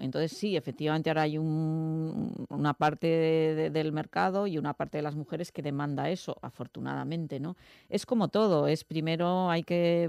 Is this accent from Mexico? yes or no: no; northern Spain, Spain; las personas que somos del norte de España y que hemos crecido junto al Cantábrico amamos tanto más que Mediterráneo